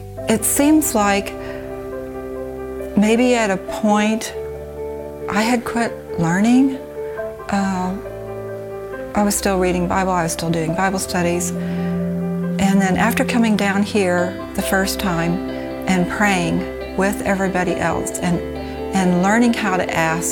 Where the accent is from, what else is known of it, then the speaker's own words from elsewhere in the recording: Mount Vernon, Missouri, United States; I'm from Mount Vernon, Missouri.